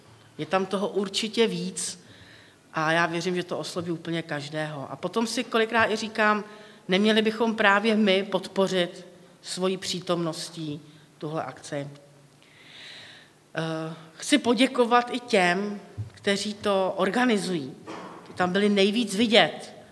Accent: Plzeň, Plzeň Region, Czechia; no já jsem z Plzně, já jsem se narodila v Plzni.

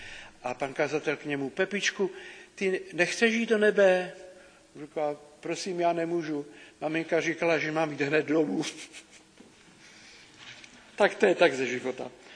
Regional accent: Vlachovo Březí, South Bohemian Region, Czechia; ale možná nevíte, že pocházím z Vlachova Březí, vy, kteří mě neznáte

